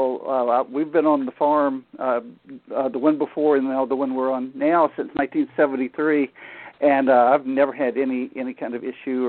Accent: Tallahassee, Florida, United States; Actually, Tallahassee, Florida, which is my hometown. And I grew up here, and we have a family farm.

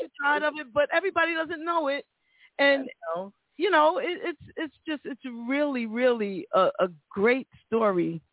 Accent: Bronx, New York, United States; And you know what? There's something about us Bronx folk. You know, no matter where we end up on the map, it's still with us.

